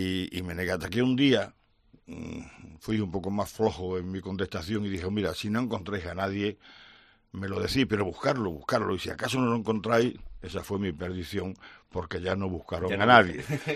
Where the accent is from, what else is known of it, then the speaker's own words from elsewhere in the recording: Extremadura, Spain; Extremadura, sin presupuesto, somos la última región de España.